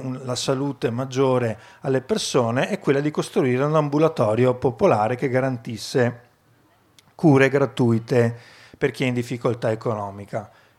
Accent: Vicenza, Veneto, Italy; parlo solo della provincia da cui vengo, di Vicenza

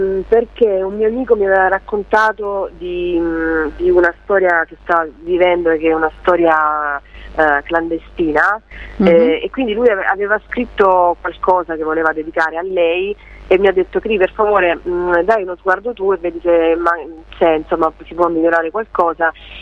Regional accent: Apulia, Italy; si teneva nel mio paese, piccolo paese in provincia di Lecce

